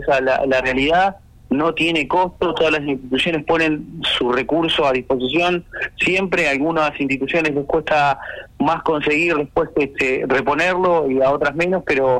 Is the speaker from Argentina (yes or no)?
yes; Tierra del Fuego, Argentina; porque yo obviamente soy fueguino, conozco, estoy acá, mi familia está desde hace mucho tiempo acá, yo soy fueguino